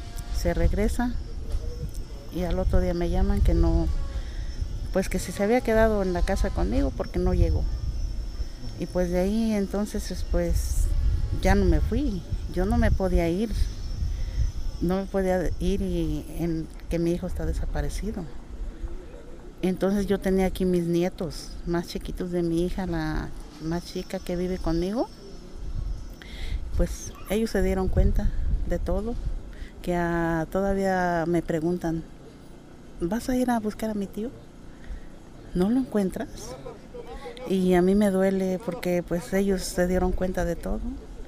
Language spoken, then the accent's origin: Spanish; Huitzuco, Guerrero, Mexico; Vengo de Huitzuco, Guerrero.